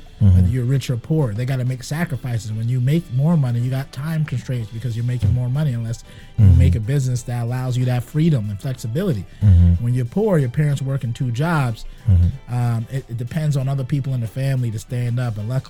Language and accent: English; Brooklyn, New York, United States; I'm from Barbados. My family's from Barbados. I'm from Brooklyn. I'm born in Brooklyn, but my family's from Barbados.